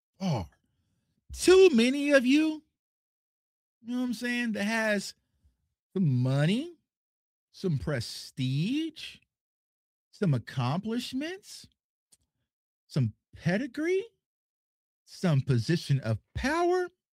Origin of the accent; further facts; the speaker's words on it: Wichita, Kansas, United States; He's from Derby. I'm from Wichita. You know what I'm saying? We ain't grow up together.